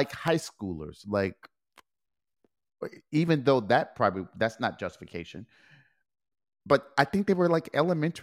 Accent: Detroit, Michigan, United States; Anyway, I am going to go back to my hometown, Detroit, Michigan.

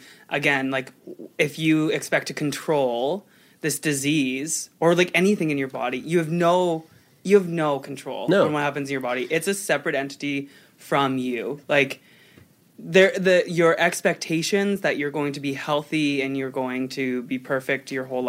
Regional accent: Selkirk, Manitoba, Canada; I'm from Selkirk.

